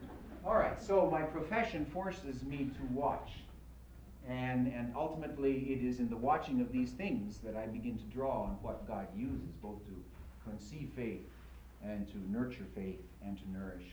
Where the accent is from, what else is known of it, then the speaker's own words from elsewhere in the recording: the South, United States; Notice that I say it like, Jesus. That's because I come from the South.